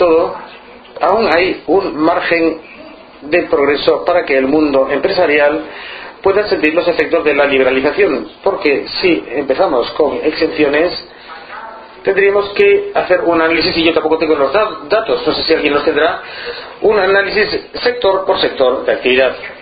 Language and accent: Spanish; Portugal; como elector y como ciudadano portugués